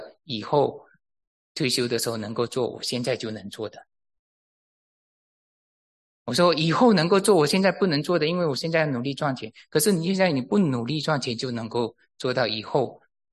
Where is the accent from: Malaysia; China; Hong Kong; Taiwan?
Malaysia; 我是马来西亚来的